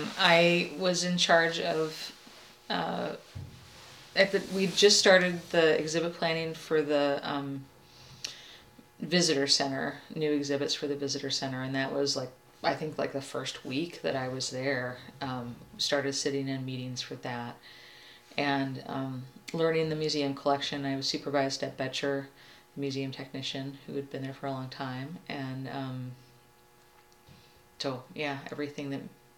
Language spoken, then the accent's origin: English; St. Louis, Missouri, United States; moved away as an adult; also born or lived in Wisconsin; now in Seattle, United States; I grew up in St. Louis and then went to school at University of Wisconsin, and I stayed there for 5 or 6 years after I graduated and worked in natural foods co-ops. And then I decided to move to Seattle